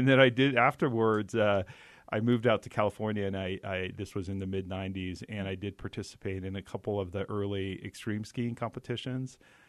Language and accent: English; Garmisch, Bavaria, Germany; now in United States; I grew up in Germany. My dad was a U.S. Army officer, and we were stationed in Garmisch, Germany.